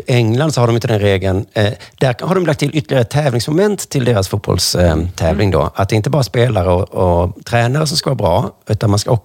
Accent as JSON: {"language": "Swedish", "country": "Sweden", "said": "Och det ser faktiskt lite kul ut för mig som svensk"}